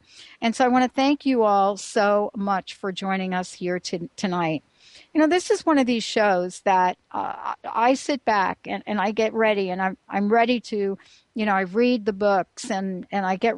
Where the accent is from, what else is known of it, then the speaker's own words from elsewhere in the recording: Bronx, New York, United States; I'm a girl from the Bronx.